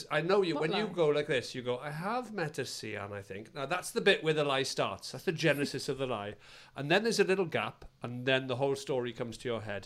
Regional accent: Wales, United Kingdom; Being Welsh and having … Sean that people struggle

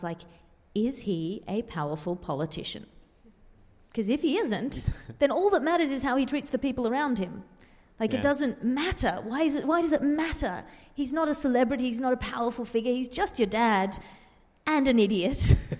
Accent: Sydney, New South Wales, Australia; there's national parks that ring Sydney, which is my hometown

